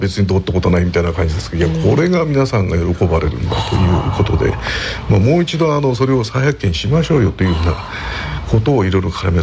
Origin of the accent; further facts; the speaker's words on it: Shimizu, Shizuoka, Japan; now in Niigata, Japan; はい、静岡の出身でございます。まあ今もう静岡市に合併されちゃいましたけど、旧清水市の出身ですね。